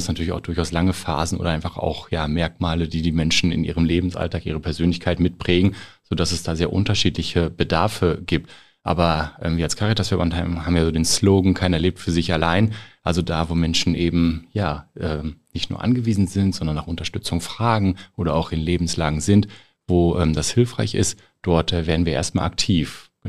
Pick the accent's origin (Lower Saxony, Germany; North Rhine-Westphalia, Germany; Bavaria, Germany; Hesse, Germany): North Rhine-Westphalia, Germany; Herten; bin ich in Härten geboren. Das ist ja heute nicht mehr möglich, aber damals ging das noch im St. Elisabeth Hospital und dementsprechend auch in Härten aufgewachsen, also vom Kindergarten bis zum Abitur.